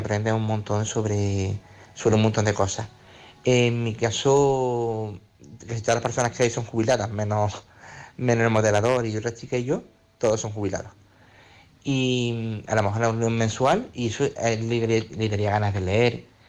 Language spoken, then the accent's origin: Spanish; Córdoba, Andalusia, Spain; de Córdoba